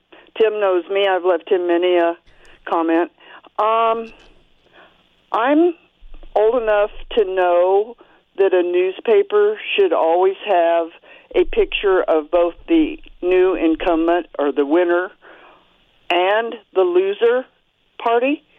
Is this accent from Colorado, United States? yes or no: yes; Denver, Colorado, United States; I'm from Denver, but I don't think that's that.